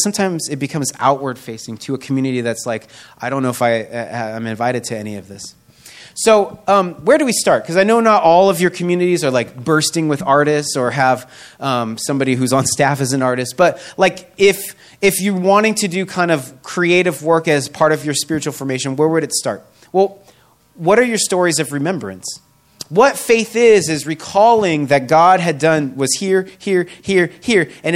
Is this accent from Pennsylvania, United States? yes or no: no; Seattle, Washington, United States; Like, I'm from Seattle in the Northwest, where like, if you're a man and you don't have a beard and visible tattoos, you feel out of place.